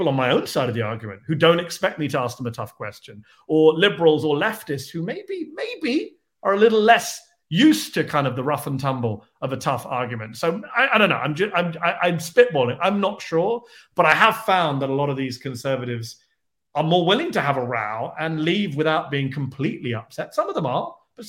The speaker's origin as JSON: {"language": "English", "country": "United Kingdom", "said": "I'm British"}